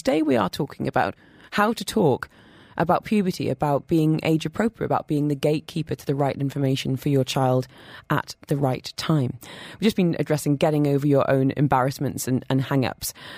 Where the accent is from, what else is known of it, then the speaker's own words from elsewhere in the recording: United Kingdom; I say this as a British person who has a very British husband